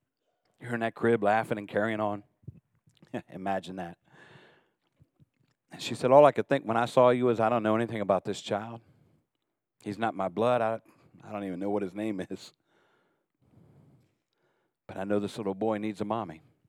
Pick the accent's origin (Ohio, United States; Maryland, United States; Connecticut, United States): Maryland, United States; born there; I was born in August 1968. That's right, I'm 79 years old. And the moment that I was born, I was placed immediately into an orphanage down in Western Maryland.